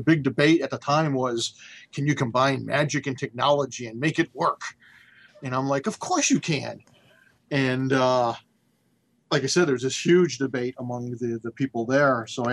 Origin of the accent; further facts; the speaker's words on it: Detroit, Michigan, United States; And I grew up in Detroit, so I wasn't afraid of, you know, Detroit at all.